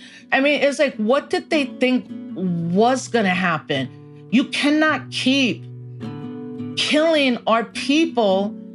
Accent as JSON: {"language": "English", "town": "New York City", "region": "New York", "country": "United States", "tie": "born there", "said": "I was born in the Bronx while the Bronx was burning. I had to go to college to even understand why we as Puerto Ricans were American citizens."}